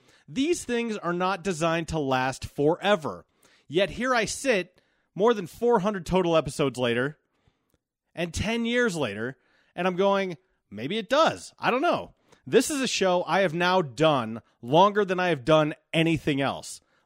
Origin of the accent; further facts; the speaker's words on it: Golden, Colorado, United States; because I'm from Golden.